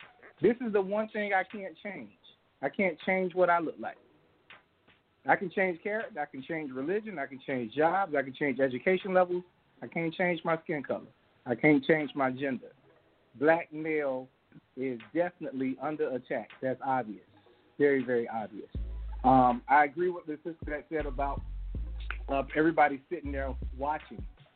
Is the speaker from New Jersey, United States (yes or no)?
no; Miami, Florida, United States; I grew up in Miami, Florida. I grew up and saw riots because of the same thing, probably to about from being a kid to about 13